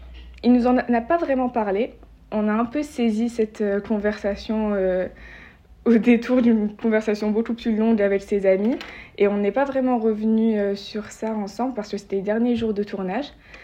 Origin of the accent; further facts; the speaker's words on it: Algeria; moved away as an adult; now in France; j'ai grandi en Algérie, j'ai eu mon bac là-bas et je suis venue en France pour faire mes études.